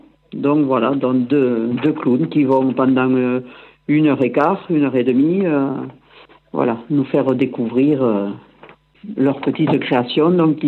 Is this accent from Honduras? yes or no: no; Bioul, Wallonia, Belgium; Et nous sommes de Bioul.